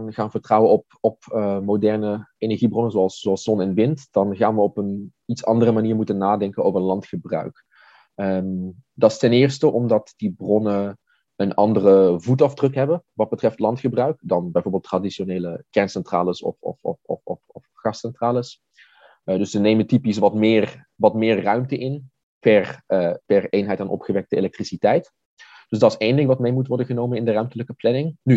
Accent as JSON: {"language": "Dutch", "country": "Netherlands", "lives_now": "Germany", "said": "Ik kom uit Nederland oorspronkelijk."}